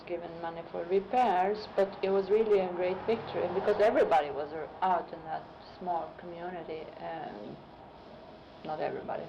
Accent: Uppsala, Uppsala County, Sweden; English is a second language; I am from Uppsala, and they started drilling in October, in one of the suburbs.

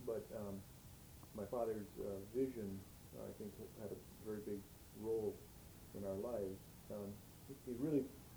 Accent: Milwaukee, Wisconsin, United States; born there; I was born in Milwaukee, Wisconsin. I was the third of six children.

